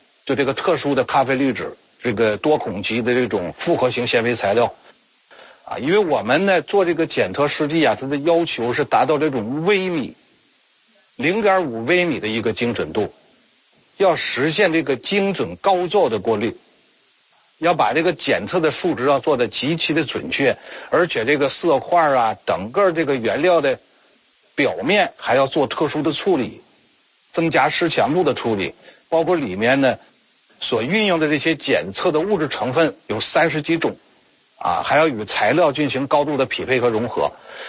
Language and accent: Chinese; China; 本身我作为华人，作为国人，咱们国家现在糖尿病这个患者2.3亿多